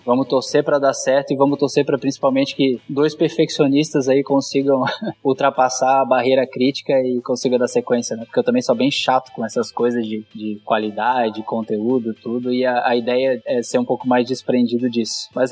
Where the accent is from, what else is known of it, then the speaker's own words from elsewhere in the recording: Florianópolis, Santa Catarina, Brazil; eu tenho 33 anos, assim como o Marcelo, eu sou aqui de Floripa.